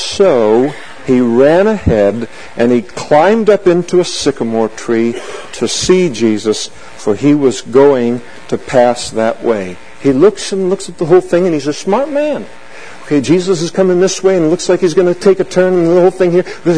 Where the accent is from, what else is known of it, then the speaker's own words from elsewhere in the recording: Napa, California, United States; In Fuller Park in Napa, where I grew up, by the way, if I told you I'm from Napa